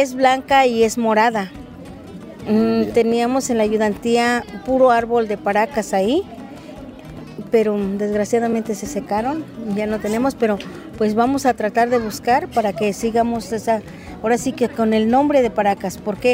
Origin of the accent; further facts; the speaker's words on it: Guerrero, Mexico; now in Morelos, Mexico; igual nosotros nos venimos, ahora sí que nos venimos de Guerrero, nos venimos para acá, para Morelos